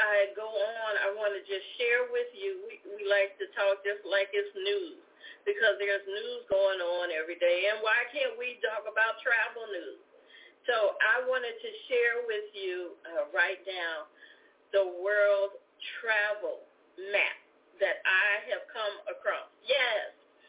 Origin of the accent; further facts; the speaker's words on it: Midwest, United States; Yes, and I say hot like fire because I'm a Midwesterner.